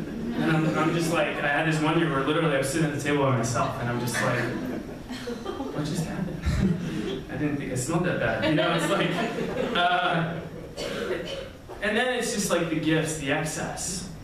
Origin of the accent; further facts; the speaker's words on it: Colorado, United States; I'm from Colorado, so every year, my wife and I and our kids, we travel back to Colorado to be with my family.